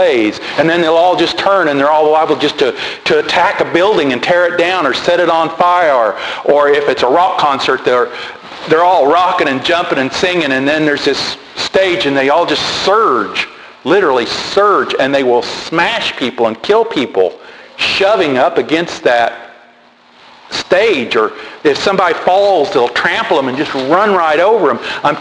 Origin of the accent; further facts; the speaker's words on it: United States; I am an American, I said as I approached that.